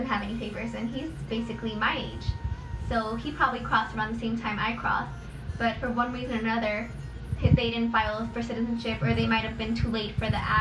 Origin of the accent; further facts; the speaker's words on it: Inglewood, California, United States; I grew up in Inglewood, so specifically in Lenox. My community can be seen as a poverty community